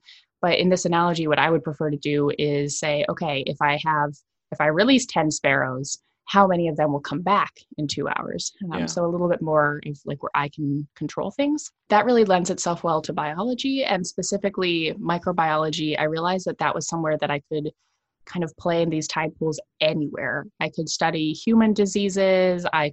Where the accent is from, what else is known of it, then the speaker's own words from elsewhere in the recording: Iowa, United States; Growing up in Iowa, you're not near any beach unless you count lakes.